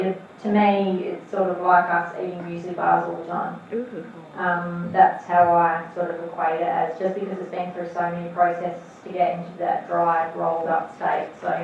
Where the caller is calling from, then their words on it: Melbourne, Victoria, Australia; from Melbourne.